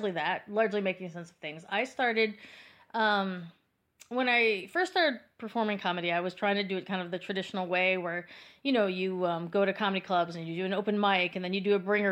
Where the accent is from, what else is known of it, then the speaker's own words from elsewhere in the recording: Hartford, Wisconsin, United States; now in New York, United States; I grew up in Hartford, Wisconsin